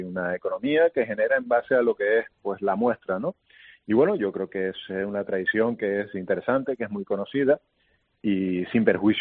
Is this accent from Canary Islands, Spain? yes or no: yes; Icod de los Vinos, Canary Islands, Spain; es que somos el pueblo de Canarias que más tradiciones vivas tiene, conserva